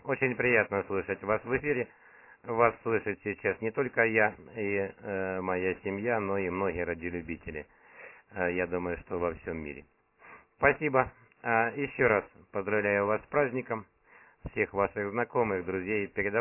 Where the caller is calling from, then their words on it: Shebekino, Belgorod Oblast, Russia; Работаю я из Шебекино, Белгородской области.